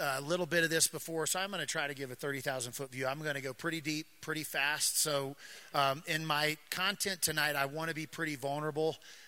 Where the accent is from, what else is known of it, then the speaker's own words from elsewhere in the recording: Wichita, Kansas, United States; I'm originally from Wichita, Kansas.